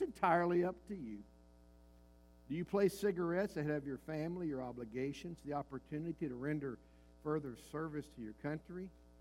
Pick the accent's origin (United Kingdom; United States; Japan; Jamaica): United States; Kentucky; I was growing up in Western Kentucky, and it was big tobacco country, and probably still is